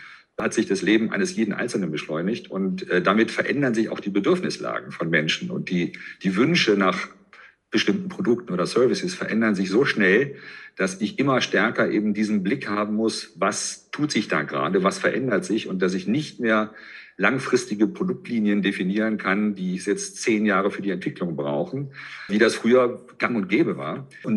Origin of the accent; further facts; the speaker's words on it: western Germany, Germany; now in Berlin, Germany; Ich komme ja selber aus dem Westteil Deutschlands. Ich lebe zwar jetzt in Berlin, aber das ist nach wie vor noch meine Heimat.